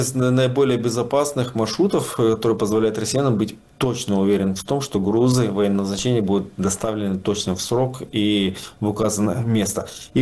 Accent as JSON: {"language": "Russian", "region": "Crimea", "country": "Ukraine", "tie": "born or raised there", "said": "Мое детство прошло в Крыму, да и, собственно говоря, до военный период я там жил"}